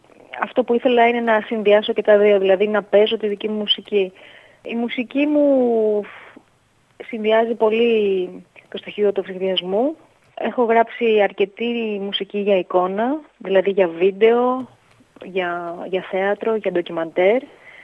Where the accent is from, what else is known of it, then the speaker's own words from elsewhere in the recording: Greece; ναι μεν εγώ είμαι Ελληνίδα